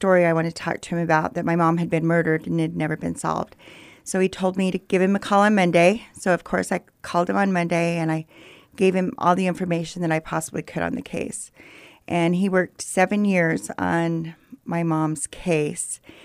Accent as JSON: {"language": "English", "town": "Price", "region": "Utah", "country": "United States", "tie": "born or raised there", "said": "I was adopted by my grandparents and I grew up in Price."}